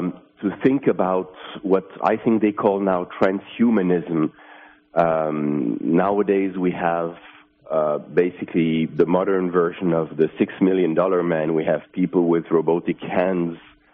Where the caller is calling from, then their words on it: Finland; English is a second language; I'm calling from Finland.